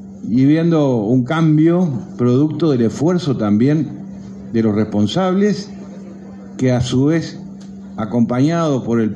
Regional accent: Uruguay; Siempre aparecen las cosas que nos dividen como uruguayos, pocas veces las cosas que nos unen

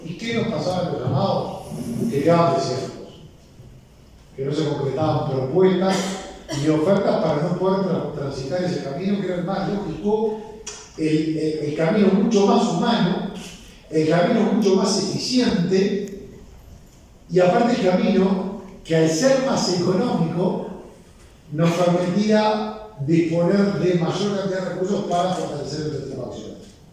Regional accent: Uruguay; como uruguayo

